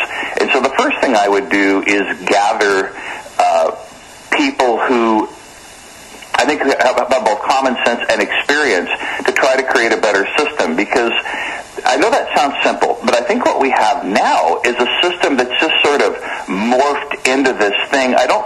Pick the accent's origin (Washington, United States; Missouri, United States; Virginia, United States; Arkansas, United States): Washington, United States; So I'm from Washington State, although I've come to learn that my experience, I certainly don't want to pick on Washington per se.